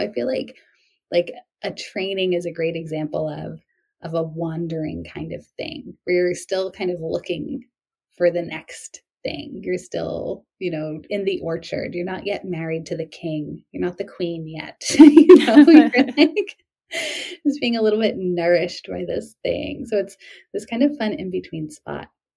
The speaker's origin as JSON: {"language": "English", "region": "New England", "country": "United States", "tie": "born or raised there", "said": "Like I grew up in New England. I love New England."}